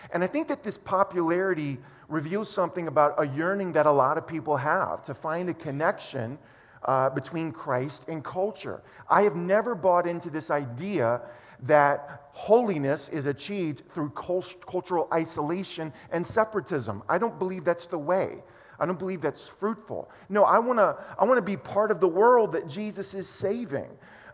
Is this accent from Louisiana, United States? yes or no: yes; New Orleans, Louisiana, United States; The band leaders, by the way, for the last few years, have made their home in my hometown of New Orleans.